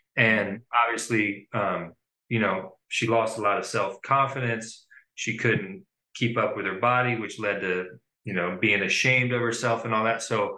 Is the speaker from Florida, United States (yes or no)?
yes; Fort Myers, Florida, United States; Yeah, born and raised in Fort Myers.